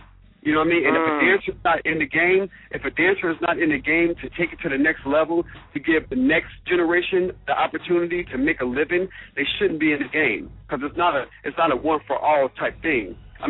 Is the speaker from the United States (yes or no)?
yes; Cincinnati, Ohio, United States; When I grew up, like I grew up in Cincinnati, most people know that. That was all we did was battle.